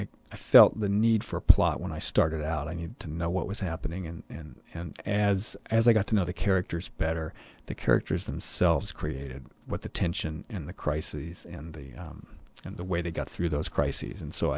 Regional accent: Florida, United States; also born or lived in New Mexico; now in California, United States; I grew up in Florida. I'm from the Deep South. I live now in California. I lived in New Mexico.

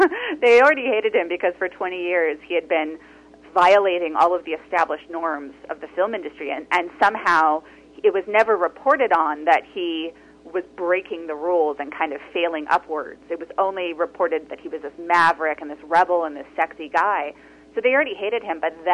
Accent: Los Angeles, California, United States; I grew up in Los Angeles in the 80s.

